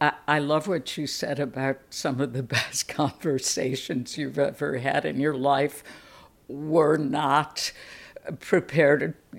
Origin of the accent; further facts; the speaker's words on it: Chicago, Illinois, United States; as a Chicagoan myself originally